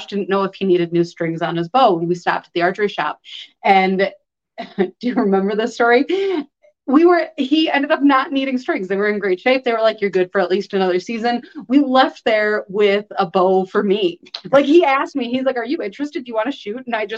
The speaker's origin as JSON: {"language": "English", "town": "Chicago", "region": "Illinois", "country": "United States", "tie": "born or raised there", "said": "I grew up in Chicago. And so, when I was very young, we were closer to the city. And then after we were kind of more in the suburbs."}